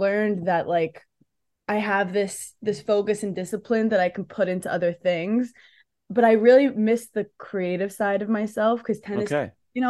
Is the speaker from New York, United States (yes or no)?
yes; New York City, New York, United States; I'm from New York City, and I feel like the East Coast of America has a certain, like, like a chutzpah